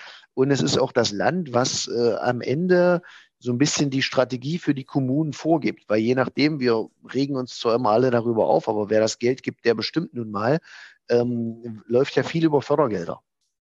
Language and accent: German; Halberstadt, Saxony-Anhalt, Germany; meine Heimatstadt, ich bin ja gebürtiger Halberstädter, noch weiter voranbringen